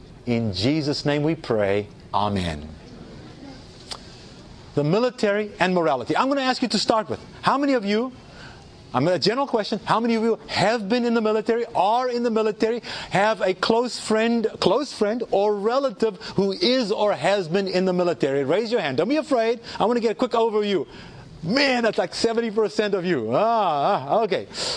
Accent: South Africa; I grew up in South Africa.

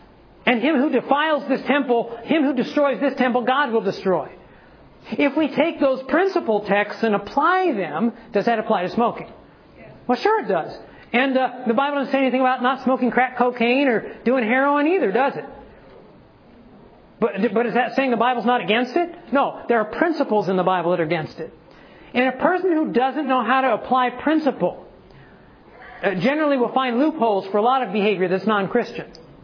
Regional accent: Ohio, United States; When I was in Ohio, I grew up in Ohio.

